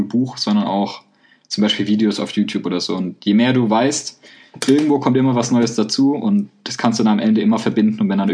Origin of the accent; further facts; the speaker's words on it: Baden-Württemberg, Germany; ich komme aus Baden-Württemberg